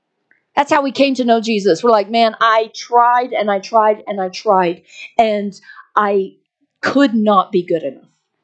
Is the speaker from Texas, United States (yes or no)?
yes; Texas, United States; I grew up in Texas, and we would have to constantly set control burns so that the ground could receive nutrients